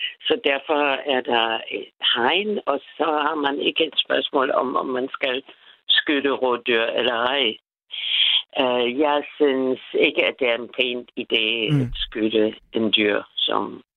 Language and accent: Danish; Germany; Danish is a second language; now in Denmark; Jeg kommer jo selv fra Tyskland